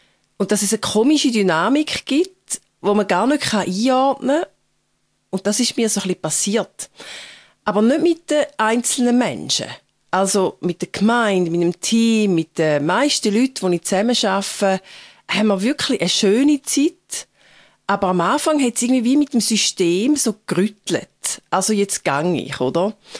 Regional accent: Zurich, Switzerland; moved away; also born or lived in London; Es ist zwar das Land, wo ich aufgewachsen bin, aber trotzdem ist es irgendwie eher ein Weiterziehen als ein Zurückkehren.

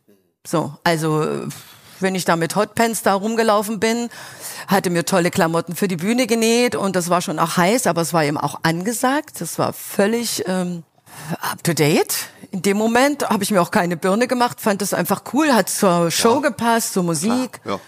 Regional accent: Thuringia, Germany; wir sind ja aus Thüringen gekommen und wir wollten eigentlich nicht nach Berlin.

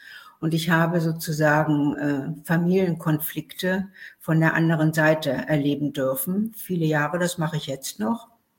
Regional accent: Berlin, Germany; Also ich bin ein typisches Nachkriegskind. Ich bin in Berlin geboren

